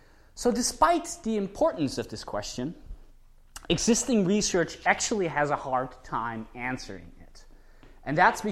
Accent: Netherlands; my home country, the Netherlands.

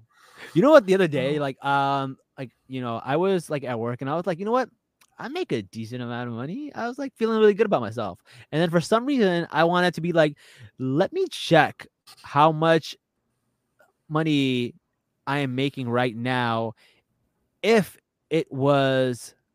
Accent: Pakistan; Like I'm just a Pakistani … at heart.

